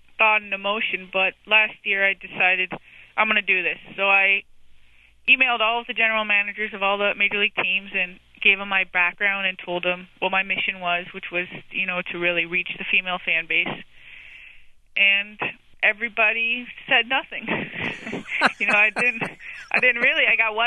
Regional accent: Cleveland, Ohio, United States; Yes, for sure, because I'm from Cleveland.

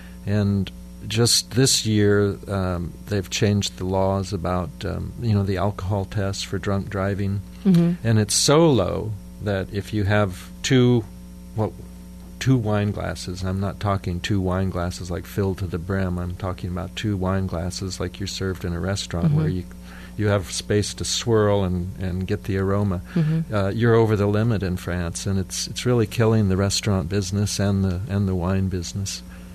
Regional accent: San Luis Obispo, California, United States; When I was a kid in my hometown, we had 9 or 10 San Luis Obispo, by the way.

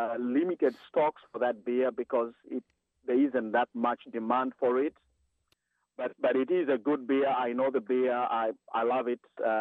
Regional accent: South Africa; now in United States; Yeah, I am from South Africa.

